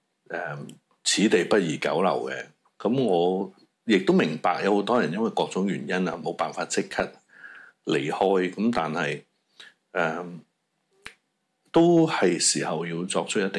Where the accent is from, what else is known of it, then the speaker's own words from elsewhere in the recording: Hong Kong; 我哋香港人系咪都唔肯一齐陪佢唔面对现实咧